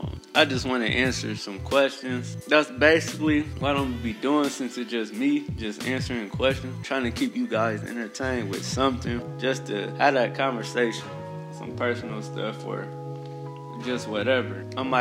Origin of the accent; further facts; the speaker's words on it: Sandusky, Ohio, United States; Shout out to the city of Sandusky. Over the summer, I was working on a project with my hometown and a city official about putting art murals on bus stops in the city.